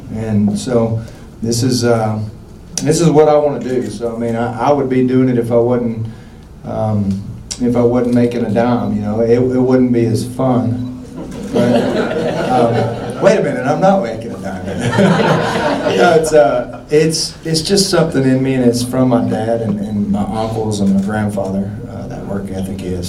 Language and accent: English; Alabama, United States; I'm from North Alabama, where the Appalachian Mountains come down the top half of the state.